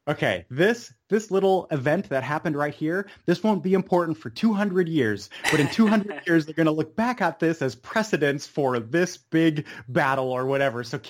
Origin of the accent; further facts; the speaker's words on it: Munich, Bavaria, Germany; And let me explain that I grew up in Munich. That's probably a good place to start, actually.